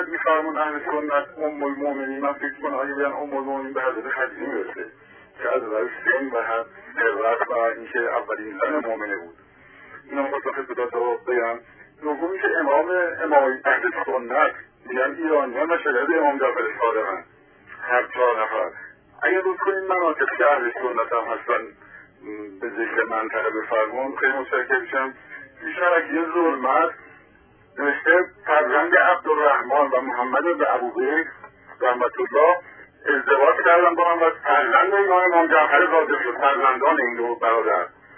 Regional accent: Isfahan, Iran; من از اصفهان هستم

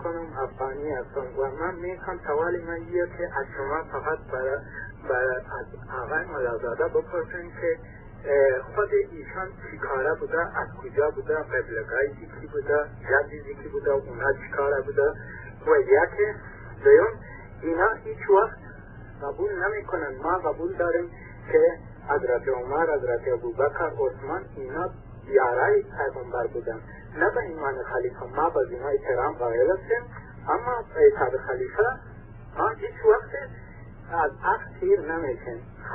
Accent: Afghanistan; و البته ببخشم که من افغانیم

